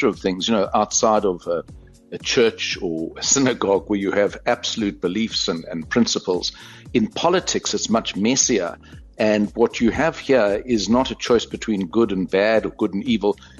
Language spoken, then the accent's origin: Afrikaans; Durban, KwaZulu-Natal, South Africa; ek is dis my tuisland Durban. Ek het Durban groot geword. So, ek is nou terug.